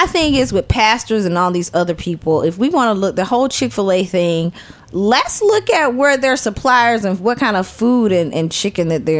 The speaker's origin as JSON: {"language": "English", "region": "the South", "country": "United States", "tie": "born or raised there", "said": "I grew up in the South."}